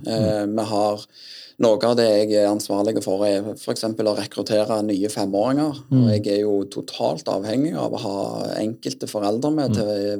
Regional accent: Grødem, Rogaland, Norway; Ja, født og oppvokst på Grødem.

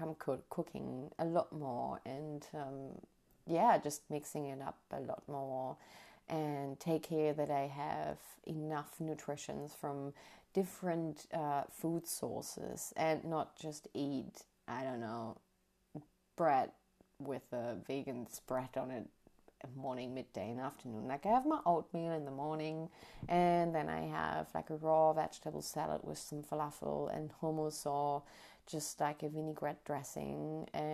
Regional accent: North Rhine-Westphalia, Germany; English is a second language; But there is in Germany here we have PETA too, and unfortunately not in my hometown, but 40 kilometers away in Münster there is a chapter

